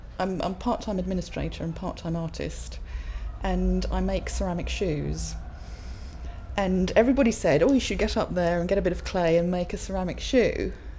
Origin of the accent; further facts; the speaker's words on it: Chipping Norton, South East England, United Kingdom; I'm from Chipping Norton in Oxfordshire.